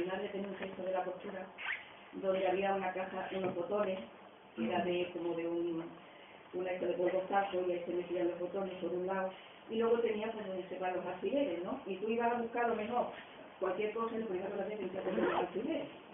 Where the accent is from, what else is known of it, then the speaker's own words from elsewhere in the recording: Santa María, Extremadura, Spain; soy de Santa María, la hija de un campesino extremeño